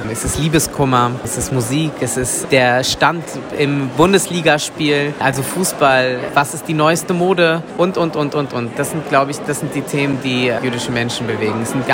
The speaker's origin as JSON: {"language": "German", "region": "Berlin", "country": "Germany", "said": "Also zum einen als Berliner, Berlin ist natürlich eine wunderschöne Stadt"}